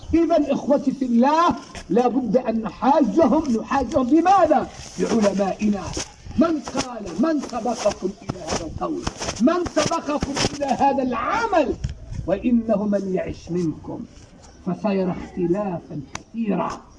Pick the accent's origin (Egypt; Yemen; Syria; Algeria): Algeria; وهي قد انتشرت في بعض المدن هنا عندنا في الجزائر